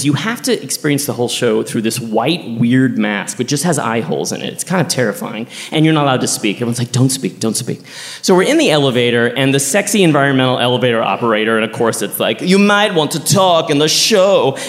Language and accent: English; Texas, United States; Every time I visit my home state, Texas, every time I'm there, like, I feel this weight come off me.